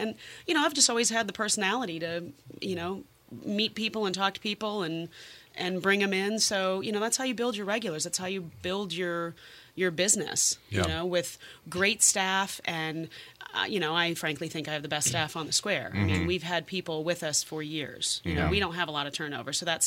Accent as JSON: {"language": "English", "town": "South Bend", "region": "Indiana", "country": "United States", "tie": "born or raised there", "said": "Well, I grew up in South Bend, so not too far, you know, just a little bit east of here. Went to college down in Indianapolis"}